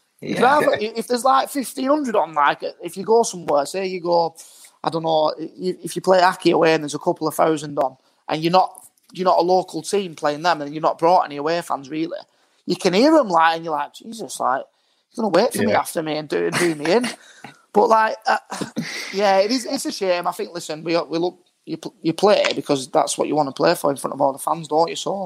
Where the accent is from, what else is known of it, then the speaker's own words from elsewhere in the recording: Bolton, North West England, United Kingdom; I'm from Bolton. So all my mates, family are there.